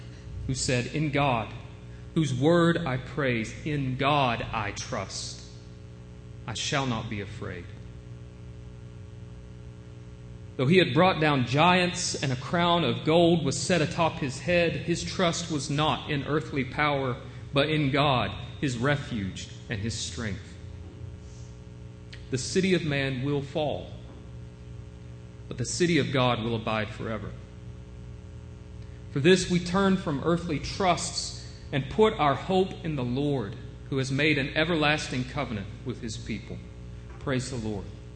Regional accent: Kentucky, United States; See, I'm from Eastern Kentucky. I'm from this little place called McCrary County. Most of you have probably never heard of it. It's right on the state line of Tennessee.

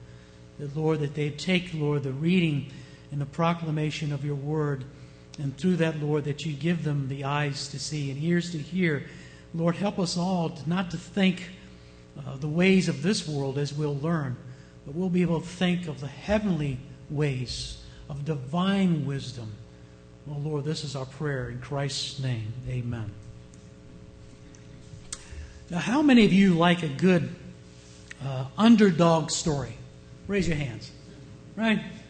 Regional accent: United States; Why is it that we Americans like the underdogs?

